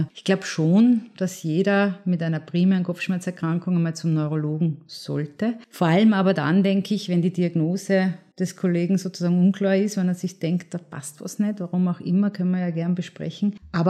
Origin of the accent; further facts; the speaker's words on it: Linz, Upper Austria, Austria; now in Klagenfurt, Austria; ich bin Fachärztin für Neurologie und bin ursprünglich aus Linz, aber derzeit in Klagenfurt tätig